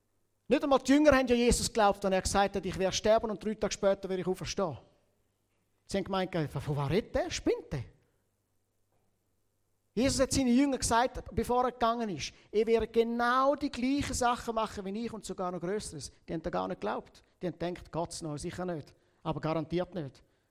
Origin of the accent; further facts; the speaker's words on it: Rwanda; nach und nach in Ruanda, wo ich aufgewachsen bin